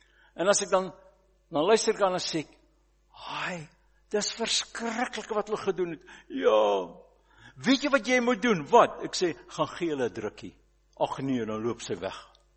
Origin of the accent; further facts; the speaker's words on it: Kimberley, Northern Cape, South Africa; Ek het op Kimberley Boys High groot geword